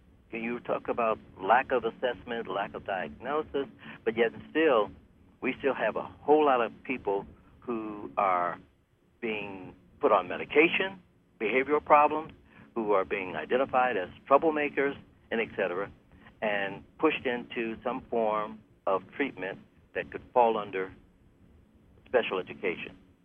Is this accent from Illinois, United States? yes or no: no; Detroit, Michigan, United States; I'm from Detroit, and in Detroit we had big brick structures, 2-3 floors